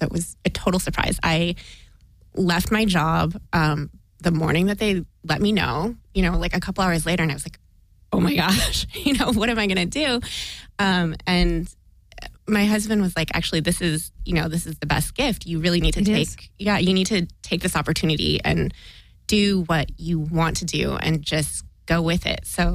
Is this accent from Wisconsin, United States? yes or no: yes; Milwaukee, Wisconsin, United States; I grew up in the Midwest. I grew up in Milwaukee, Wisconsin, and it wasn't something I wanted to, stay with and live in the Midwest.